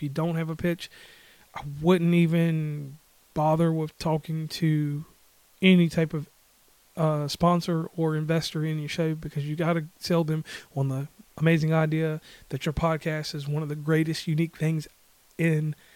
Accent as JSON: {"language": "English", "region": "West Virginia", "country": "United States", "said": "from West Virginia and Commonplace."}